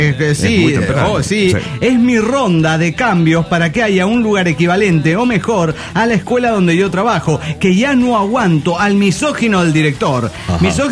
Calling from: Mexico City, Mexico; del Distrito Federal.

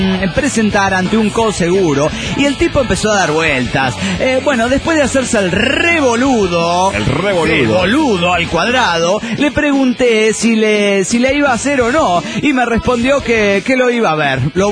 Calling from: Argentina; de Argentina.

